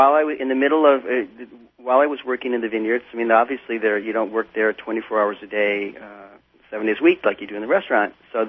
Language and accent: English; New York, United States; also born or lived in Chicago; I mean, I was born in Chicago and spent most of the rest of my life in New York, so I'm familiar with big cities